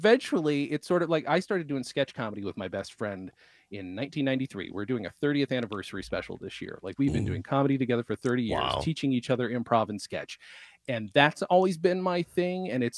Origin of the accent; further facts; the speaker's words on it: New York, United States; also born or lived in England / Germany; I grew up in upstate New York for the most part. Mm-hmm. My parents were both in the military, so we went all over the place. I was born in England, went to Germany, but then settled in upstate New York.